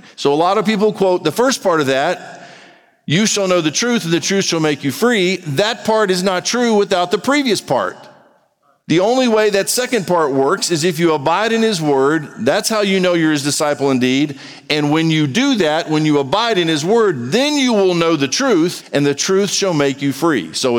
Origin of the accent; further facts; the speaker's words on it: United States; yes, I'm an American. I am very proud to be an American.